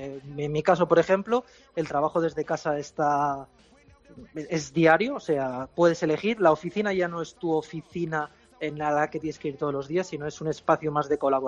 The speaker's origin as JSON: {"language": "Spanish", "town": "Castellón", "region": "Valencian Community", "country": "Spain", "said": "yo soy de Castellón y la gota fría en Castellón he pasado más miedo que tifones en Japón"}